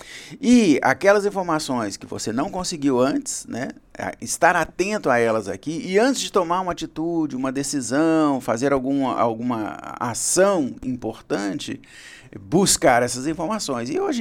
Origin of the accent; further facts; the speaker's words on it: Brazil; o brasileiro, a gente leva por diminutivo tudo...